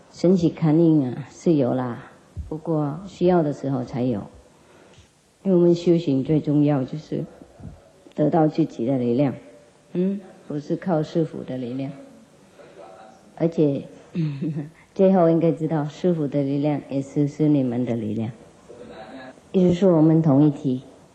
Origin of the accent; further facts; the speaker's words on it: China; 我们是中国人嘛，所以讲那个